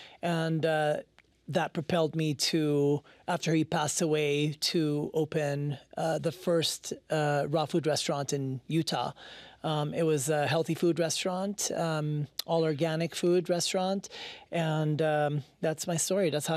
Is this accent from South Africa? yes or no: no; Nigeria; also born or lived in Lebanon; now in United States; I grew up in Nigeria, West Africa. Mm-hmm. And I also used to go to Lebanon a lot.